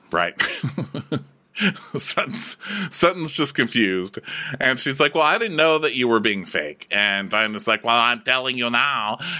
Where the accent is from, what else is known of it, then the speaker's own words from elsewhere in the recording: Bosnia & Herzegovina; I'm from Bosnia, so.